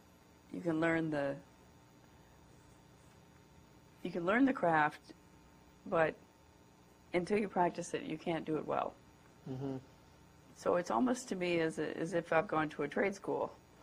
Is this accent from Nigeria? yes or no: no; Kansas City, Missouri, United States; also born or lived in St. Louis; I grew up in Kansas City in St. Louis.